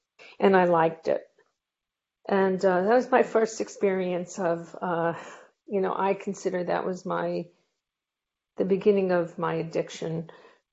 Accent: Brooklyn, New York, United States; moved away as an adult; also born or lived in Virginia; now in Italy; I currently live in Italy, but I was born in 1950 in Brooklyn, New York, and I lived there until 1992. At that time, I moved to Northern Virginia with my job, and now I currently live in Italy.

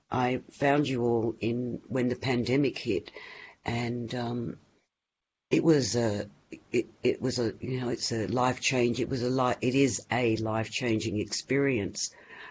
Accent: Scotland, United Kingdom; born there; I was born over there in Scotland, so it's very close to my heart.

